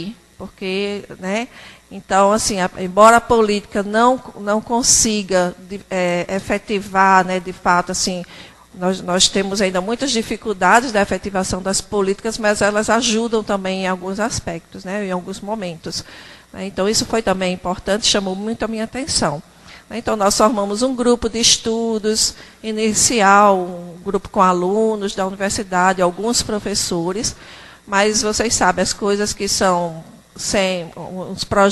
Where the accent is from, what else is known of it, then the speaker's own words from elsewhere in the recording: Northeast Region, Brazil; born there; accent: Nordeste; Sou descendente de coreanos, mas um coreano nascido no Brasil, né? E no Nordeste brasileiro. Daí o meu sotaque, né? Bem carregado.